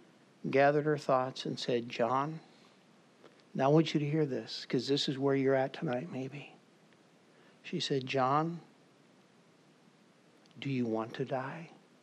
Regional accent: St. Louis, Missouri, United States; we're from St. Louis, Missouri, and the Cardinals are in St. Louis

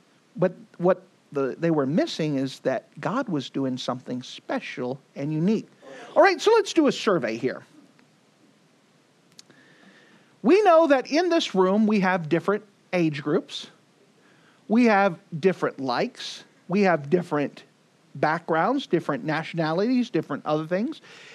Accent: Texas, United States; For example, I'm from Texas, the best country in the world.

